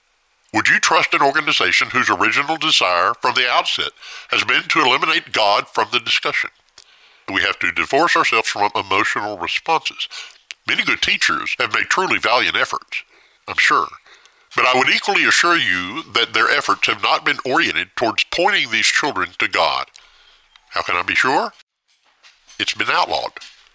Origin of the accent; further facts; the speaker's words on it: United States; I am an American, and I fully support the United States Constitution.